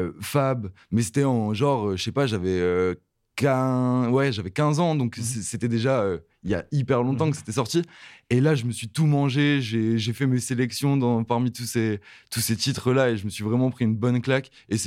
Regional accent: Halluin, Hauts-de-France, France; À Frontière Belge, en mode juste à côté de Lille, vers la ville, c'est Aluin, genre à côté de Tourcoing, Roubaix, enfin dans ce coin-là en gros.

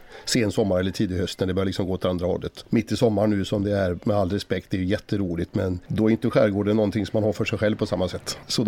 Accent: Lysekil, Västra Götaland County, Sweden; och bor bosatt i Lysekil där jag är född.

